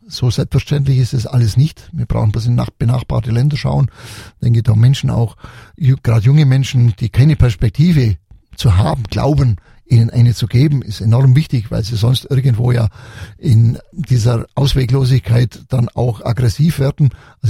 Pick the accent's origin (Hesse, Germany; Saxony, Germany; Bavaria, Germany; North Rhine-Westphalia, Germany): Bavaria, Germany; Augsburg; in Augsburg, meiner Heimatstadt, will ich mich da engagieren.